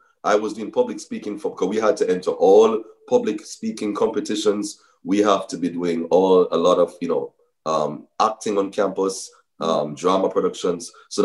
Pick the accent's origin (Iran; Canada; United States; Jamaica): Jamaica; born there; especially, you know, being a Jamaican by birth. You know, sometimes you speak certain places and persons like, are you really Jamaican? Like, you master accent.